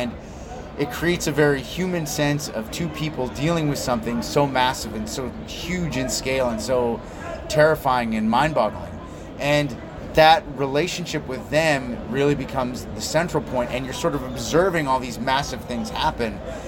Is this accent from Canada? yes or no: no; Belgium; Well, I grew up in Belgium